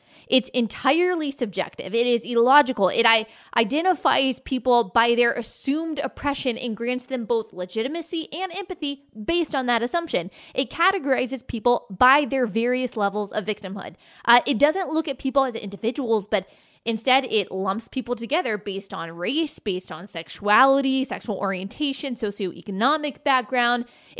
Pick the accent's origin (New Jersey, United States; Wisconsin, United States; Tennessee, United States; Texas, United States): Texas, United States; I am a white woman. I am also American. I am a Christian. I was raised by two hardworking, successful parents in the suburbs of Dallas.